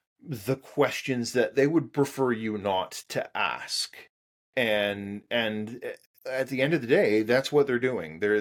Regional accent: Canada; I'm Canadian.

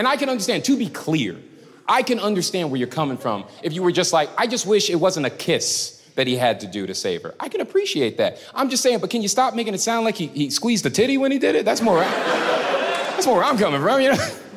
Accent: Tampa, Florida, United States; When I was a kid, when I was 7, right? I grew up in Tampa.

